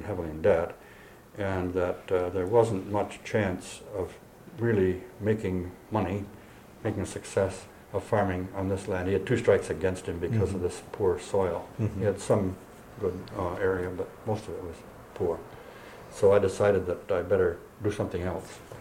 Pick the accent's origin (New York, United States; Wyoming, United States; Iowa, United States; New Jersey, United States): New York, United States; Clyde; she took a job teaching home economics in my hometown of Clyde.